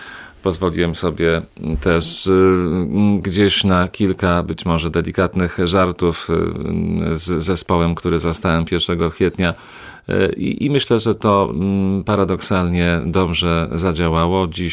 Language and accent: Polish; Lublin, Lublin Voivodeship, Poland; No ale jako lublinianin niewątpliwie także chciałbym i widzę tutaj pewną przestrzeń do promocji Lublina